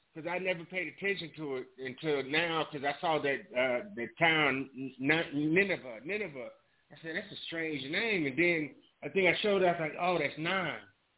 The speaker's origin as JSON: {"language": "English", "region": "Illinois", "country": "United States", "tie": "born or raised there", "said": "You know, and I grew up in Illinois."}